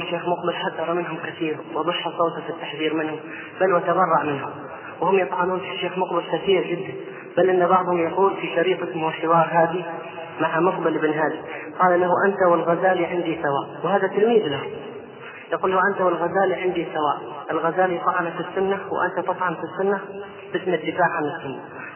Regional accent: Hadhramaut, Yemen; عندنا في حضرموت

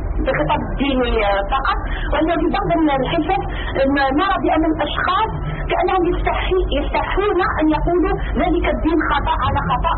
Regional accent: Algeria; أنا إنسانة بسيطة من الجزائر، درست بيولوجيا سلوكية،

